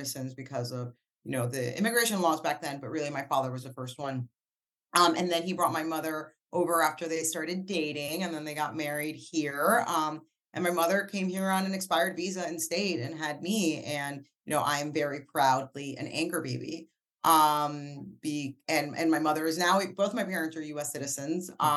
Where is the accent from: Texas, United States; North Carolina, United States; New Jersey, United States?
New Jersey, United States; also born or lived in New York; Beyond being Dominican, I am from New Jersey, although I was born in New York in Harlem Hospital. I've been in Jersey since I was two. In Hudson County specifically